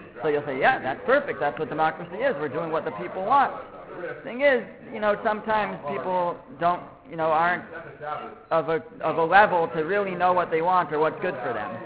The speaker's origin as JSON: {"language": "English", "country": "Canada", "said": "I'll use the excuse that I'm Canadian, although I don't know Canadian law so well either"}